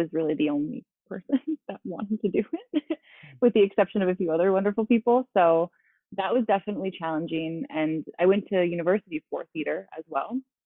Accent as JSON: {"language": "English", "country": "Canada", "said": "And to obtain an O-1 visa as a Canadian, you have to be somewhat notable."}